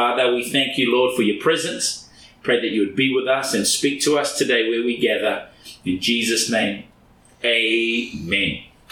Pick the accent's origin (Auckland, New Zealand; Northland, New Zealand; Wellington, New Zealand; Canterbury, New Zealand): Auckland, New Zealand; I grew up in Auckland, New Zealand, and on the east coast of Auckland, there are what's called black sand beaches.